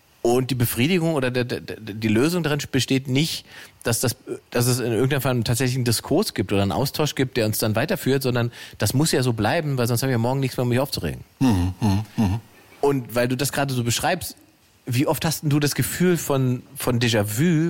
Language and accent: German; Saxony-Anhalt, Germany; ich komme aus Sachsen-Anhalt ursprünglich